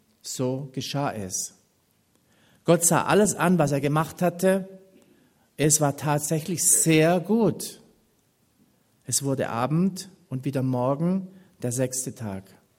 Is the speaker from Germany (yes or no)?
yes; Baden-Württemberg, Germany; Und ich bin auf dem Bauernhof aufgewachsen im Schwarzwald, wie Ute ja schon gesagt hat. Und für uns war Arbeiten immer ein Ausdruck von unserem Glauben.